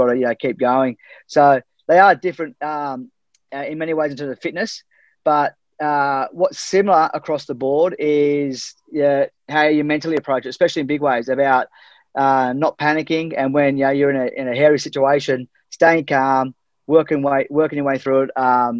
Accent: Maroubra, New South Wales, Australia; And that's what led me into just living and growing up in Maroubra.

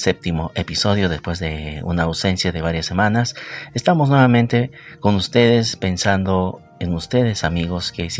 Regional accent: Peru; Como es costumbre en mi país, en Perú, cada tercer domingo del mes de junio celebramos

